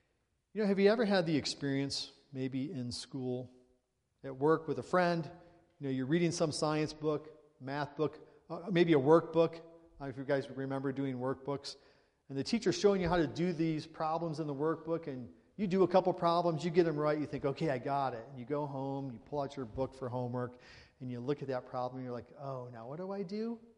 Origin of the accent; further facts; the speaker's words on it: Nevada, United States; Because we're from Nevada. I mean, it's a whole different world out there.